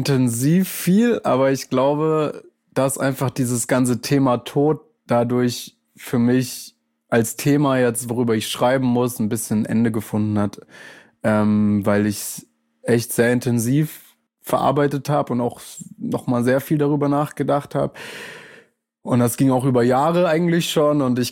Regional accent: Bavaria, Germany; now in Berlin, Germany; ich bin halt in Bayern aufgewachsen, aber ich bin seit 10 Jahren in Berlin.

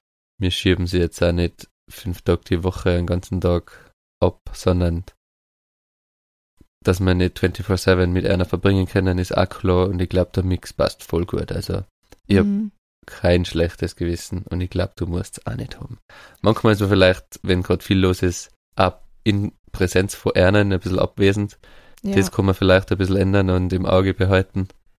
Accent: Austria; dass der Verein Eltern geführt so ist bei uns in Österreich, ist komplett hirnrissig

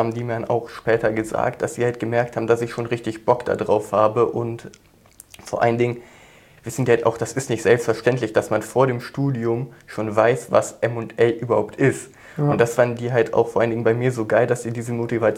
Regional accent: North Rhine-Westphalia, Germany; now in Frankfurt, Germany; Ich komme aus der Nähe von Köln, habe mich halt dann eher in diesem Umfeld beworben

